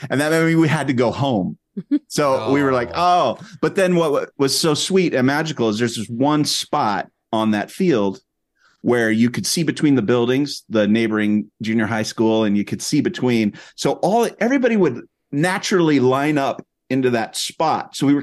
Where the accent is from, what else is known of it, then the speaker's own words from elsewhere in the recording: Placentia, California, United States; My elementary school years were spent in Placentia, which is just the next town over from Anaheim. My the church I grew up at is on South Avenue and Sunkist. And I went to junior high in Anaheim.